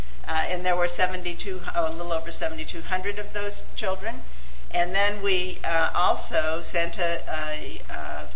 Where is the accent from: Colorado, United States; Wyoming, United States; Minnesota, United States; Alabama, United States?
Alabama, United States; I'm from Alabama